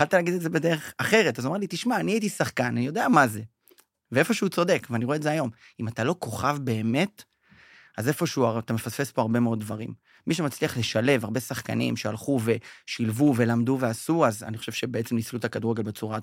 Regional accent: Bat Yam, Tel Aviv District, Israel; אני מבת ים במקור, סבא שלי הקים את הפועל בת ים, אבא שלי היה כוכב, כוכב, כוכב בשנות ה... של הפועל בת ים, וגדלתי בבית של כדורגל בעצם

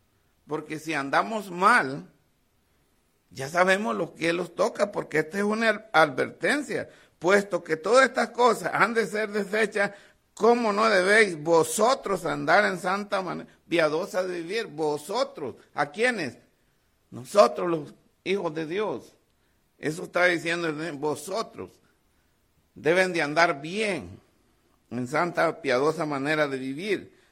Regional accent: El Salvador; moved away; yo me acuerdo de cuando tenía como 17 años allá en mi país, El Salvador

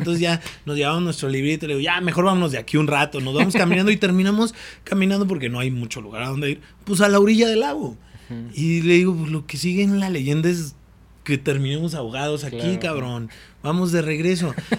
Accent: Irapuato, Guanajuato, Mexico; yo soy de Irapuato, soy allá a la vuelta, no soy michoacano

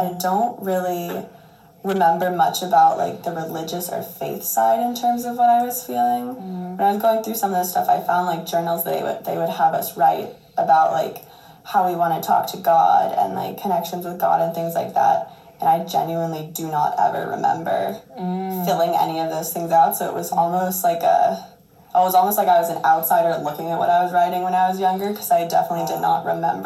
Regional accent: Los Angeles, California, United States; I'm from Los Angeles, California. I know, long trek to Lafayette, but I'm really loving it here.

